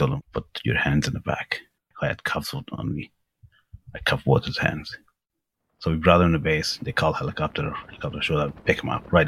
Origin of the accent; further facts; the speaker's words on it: Afghanistan; first language Persian; English is a second language; My main language is Persian, which is Farsi or Dari, they're all the same. So I speak Pashto, which is second language of Afghanistan. I speak a little bit Urdu and Arabic and English.